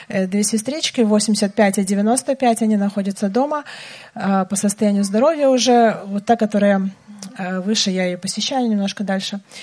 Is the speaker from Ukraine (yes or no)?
no; Belarus; now in Komi, Russia; я сама из Беларуси. Последние 4 года до отъезда в Коми жила в Минске